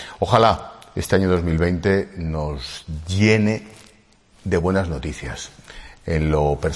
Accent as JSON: {"language": "Spanish", "country": "Spain", "said": "también como español y europeo"}